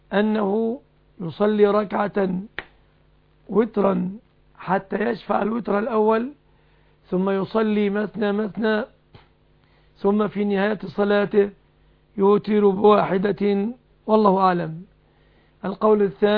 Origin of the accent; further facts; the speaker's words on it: Egypt; في بلادنا مصر تعتبر الشبكة جزءا من الصداق